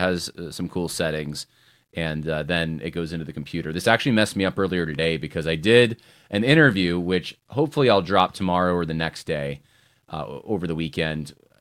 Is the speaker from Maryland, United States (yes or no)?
no; Van Nuys, California, United States; born there; My family's from there. I was born in Van Nuys